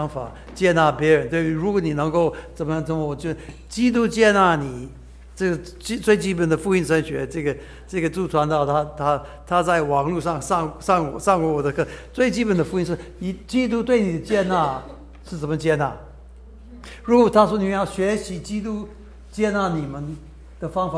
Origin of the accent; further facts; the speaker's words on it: Taiwan; accent: Taiwanese Mandarin; OK， 呀，就是我们台湾国语乱高兴。